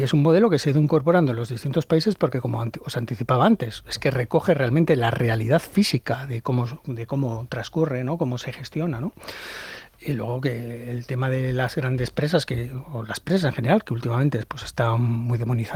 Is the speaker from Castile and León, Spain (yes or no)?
no; Santander, Cantabria, Spain; yo soy de Santander y disfrutamos del verde, y el verde tiene su costa, que es la lluvia